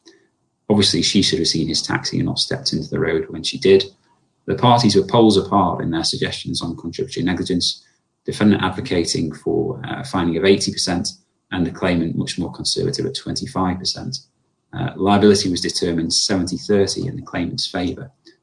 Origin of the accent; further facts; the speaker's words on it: Manchester, North West England, United Kingdom; This was an accident in June 2016 in my hometown of Manchester